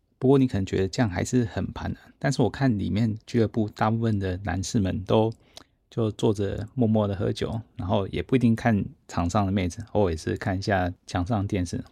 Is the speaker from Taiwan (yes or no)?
yes; Taiwan; 那当我说我从台湾来的时候呢，